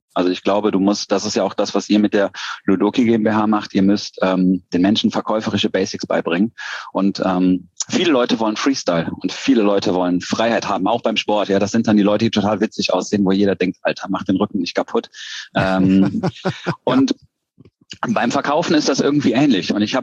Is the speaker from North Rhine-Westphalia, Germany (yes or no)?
yes; Cologne, North Rhine-Westphalia, Germany; Ich komme aus Köln, bin fast verheiratet, habe zwei kleine Mädels zu Hause.